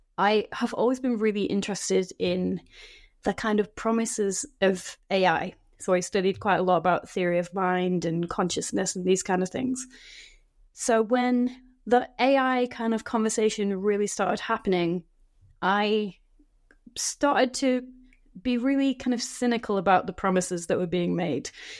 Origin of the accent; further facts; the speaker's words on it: Yorkshire and the Humber, United Kingdom; now in Glasgow, United Kingdom; I'm a writer of fiction and nonfiction based in Glasgow here in Scotland, though I'm originally from Yorkshire.